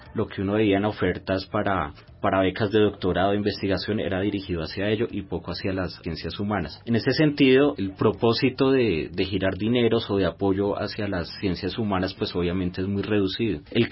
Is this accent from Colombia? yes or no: yes; Colombia; nuestro futuro como sociedad colombiana.